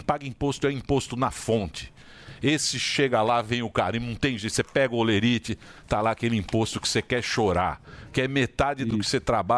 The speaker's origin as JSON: {"language": "Portuguese", "town": "São Manuel", "region": "São Paulo", "country": "Brazil", "said": "Não, eu sou do São Manuel."}